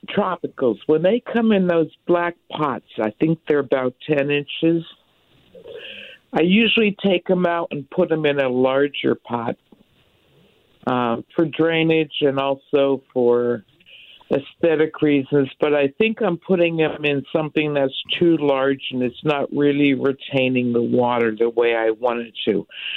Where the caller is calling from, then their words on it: University City, Missouri, United States; University City.